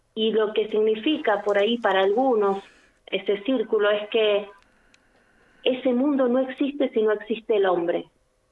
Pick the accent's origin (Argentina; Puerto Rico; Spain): Argentina; Catamarca; born there; Nací en Catamarca, amo Catamarca, amo Tinogasta, ¿cómo puede ser?